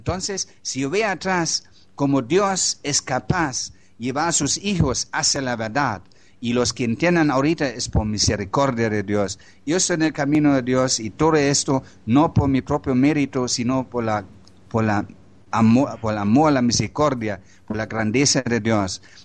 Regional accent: Germany; Spanish is a second language; Yo como alemán, educado con la teoría de evolución, con la tecnología, la ciencia y todas esas cosas.

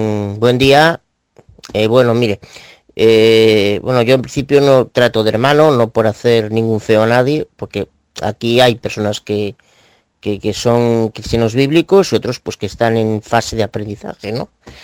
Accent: Vigo, Galicia, Spain; Yo soy gallego, aquí de Vigo.

